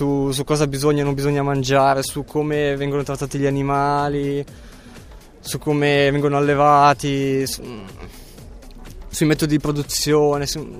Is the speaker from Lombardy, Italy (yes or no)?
no; Castelletto, Piedmont, Italy; io, i miei non sono di Novara, io vengo da Castelletto, che è un paese un pochino vicino.